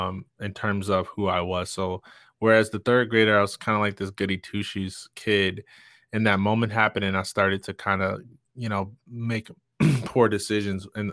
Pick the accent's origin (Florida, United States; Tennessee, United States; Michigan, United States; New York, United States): Michigan, United States; Jackson; But I'm from Jackson, Michigan, and me being in an accelerated learning class, what that meant that I was one of two Black students in an all-white class.